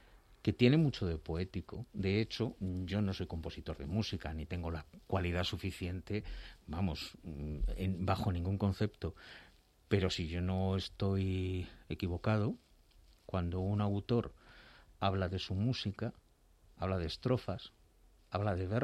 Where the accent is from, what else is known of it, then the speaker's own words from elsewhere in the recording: Madrid, Community of Madrid, Spain; Pues yo nací en Madrid, nací en la plaza del Conde Vallesuchil.